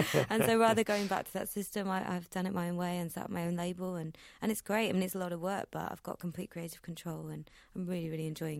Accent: England, United Kingdom; is about when I was a teenager and constantly trying to escape my hometown in the north of England and spent a lot of night driving to gigs on these deserted dark motorways.

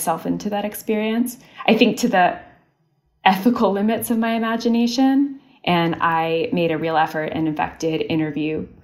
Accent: Canada; now in United States; I'm Canadian and I'm Austrian.

